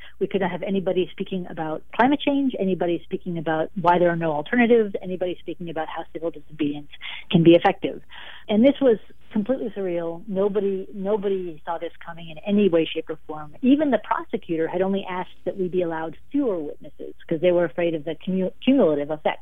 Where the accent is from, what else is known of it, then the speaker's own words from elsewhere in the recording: Seattle, Washington, United States; Because, you know, I'm a poet from Seattle.